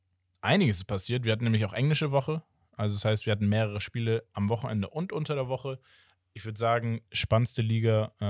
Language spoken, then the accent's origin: German; Portugal; ich bin ja Portugiese sowieso